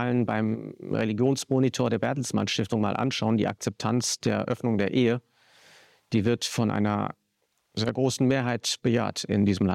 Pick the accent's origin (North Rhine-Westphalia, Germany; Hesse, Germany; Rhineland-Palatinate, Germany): Hesse, Germany; Ich bin ja aus Hessen stammend.